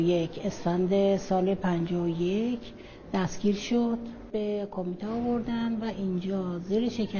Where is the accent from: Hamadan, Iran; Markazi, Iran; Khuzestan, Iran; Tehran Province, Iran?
Hamadan, Iran; Sarkan; اصلیت ما تو سرکان